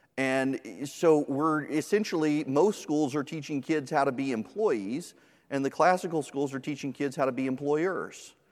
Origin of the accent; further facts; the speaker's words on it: Dubai, United Arab Emirates; I grew up in Dubai.